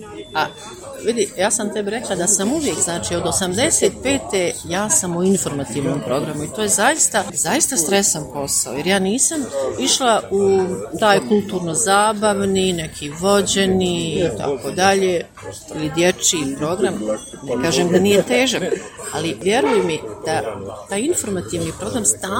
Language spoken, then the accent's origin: Bosnian; Sarajevo, Federation of Bosnia and Herzegovina, Bosnia & Herzegovina; rođena sam u Sarajevu, provela sam svo vrijeme rata u Sarajevu. I evo, dan danas živim u Sarajevu.